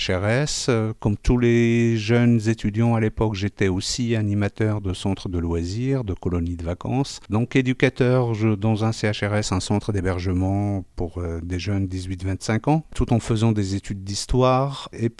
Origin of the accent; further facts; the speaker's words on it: Casablanca, Casablanca-Settat, Morocco; moved away as an adult; now in France; je suis natif de Casablanca, c'est là où j'ai grandi et j'ai toutes mes racines. Et arrivé en France pour faire mes études, l'intégration a fait le reste et 35 ans plus tard, je suis encore là.